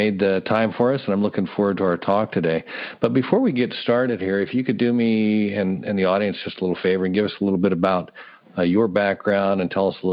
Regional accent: Kansas City, Kansas, United States; I grew up back in Kansas in suburbia, Kansas City

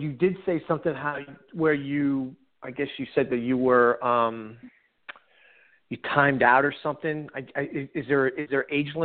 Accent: Jersey City, New Jersey, United States; I grew up in Jersey City and we were in Jersey City and we moved down to the Jersey Shore.

